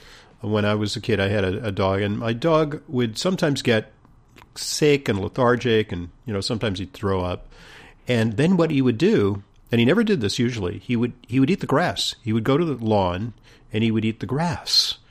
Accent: California, United States; I am from California, but I'm you know, literally from California, but intellectually I'm from Missouri.

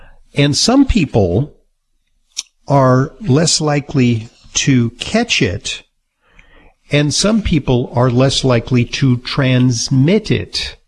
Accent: New York City, New York, United States; And that, folks, is good news, especially for hard-hit places like my hometown of New York City.

